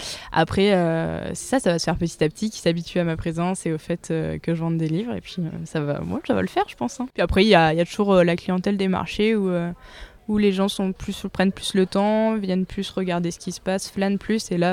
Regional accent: Parné-sur-Roc, Pays de la Loire, France; Et le soir, je suis à Parnay-sur-Roc parce que du coup, c'est là d'où je viens.

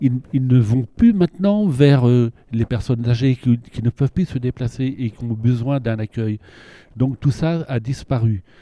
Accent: Mayenne, Pays de la Loire, France; Je prends l'exemple de Mayenne qui me tient à cœur puisque je suis de Mayenne.

